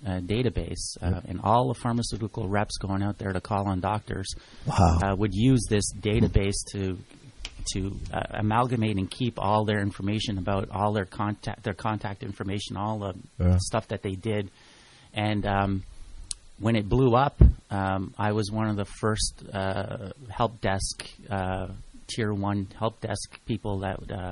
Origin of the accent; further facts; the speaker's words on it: Montreal, Quebec, Canada; We come from Montreal, my wife